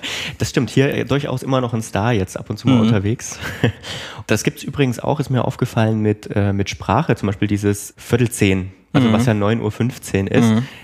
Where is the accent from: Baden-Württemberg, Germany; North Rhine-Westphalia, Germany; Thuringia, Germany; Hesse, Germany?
Thuringia, Germany; Also ich bin ja auf dem Dorf groß geworden, im tiefsten Thüringen.